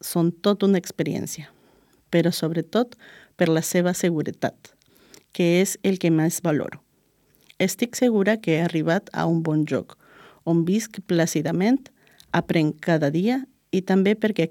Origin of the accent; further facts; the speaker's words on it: Peru; moved away; soc del Perú.